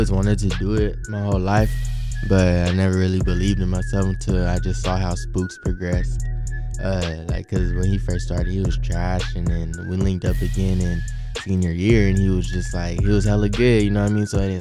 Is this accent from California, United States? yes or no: yes; Lemon Grove, California, United States; San Diego, I'm born and raised, but I'm from Lemon Grove, bro. Lemon Grove.